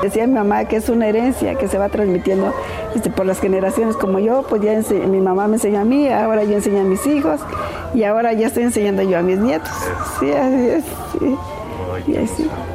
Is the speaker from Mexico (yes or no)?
yes; Santa María Tzompa, Oaxaca, Mexico; Pues aquí mi pueblo es Santa María Tzompa y me da mucho gusto recibirlos.